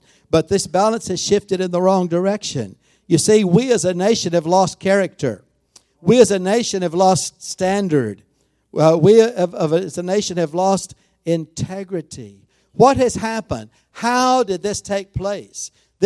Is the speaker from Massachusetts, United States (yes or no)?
no; Tyler, Texas, United States; I grew up here in Tyler.